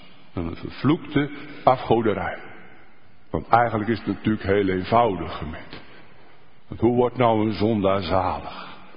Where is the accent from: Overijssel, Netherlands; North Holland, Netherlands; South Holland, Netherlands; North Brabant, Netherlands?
Overijssel, Netherlands; Deventer; ik ben opgegroeid in Deventer. En ik ben geboren in 1955.